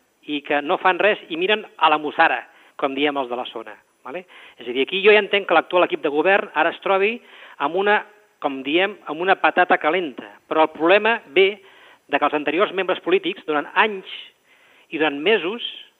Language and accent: Catalan; Tarragona, Catalonia, Spain; com a tarragoní em sento desencisat, per no dir agreujat